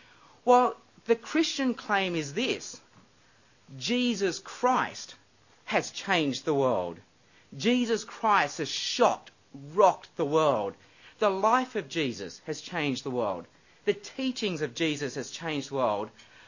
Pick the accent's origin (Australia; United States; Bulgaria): Australia; And I'm from Australia, so I just didn't know.